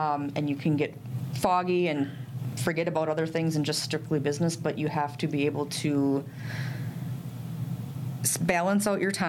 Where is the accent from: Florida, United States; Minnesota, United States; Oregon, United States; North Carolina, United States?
Minnesota, United States; now in Wisconsin, United States; I'm originally from Minnesota. And then I met my husband, and we moved across the river to Wisconsin.